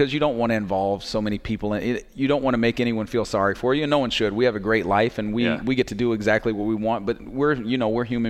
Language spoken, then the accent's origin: English; Florida, United States; growing up in Florida, you know, the Magic were good and I watched them, but I was a little older when they came.